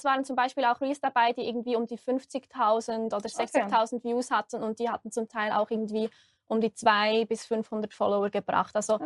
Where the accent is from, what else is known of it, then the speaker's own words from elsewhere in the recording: Switzerland; ich komme aus der Schweiz, bin 29